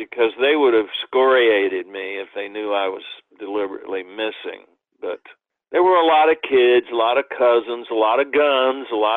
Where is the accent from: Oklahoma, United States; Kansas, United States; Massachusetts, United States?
Oklahoma, United States; You know, I grew up in Oklahoma, and my family was a righteous, God-fearing family